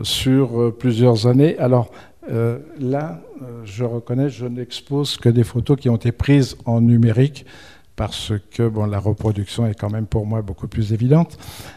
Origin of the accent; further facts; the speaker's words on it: Nantes, Pays de la Loire, France; je suis nantais.